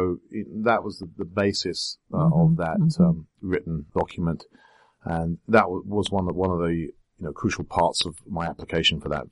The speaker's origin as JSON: {"language": "English", "region": "England", "country": "United Kingdom", "said": "Well, you know, being an Englishman, dogs are very common over there."}